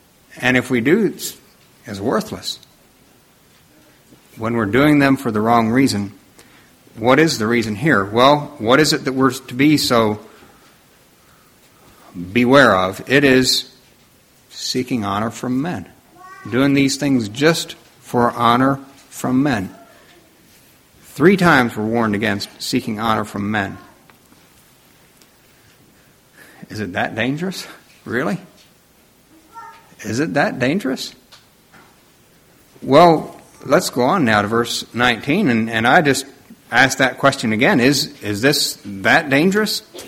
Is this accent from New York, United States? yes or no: no; Pennsylvania, United States; I was from Lancaster County, surrounded by Amish and Mennonites, and my life's experiences weren't just real big up to that point, I'd say.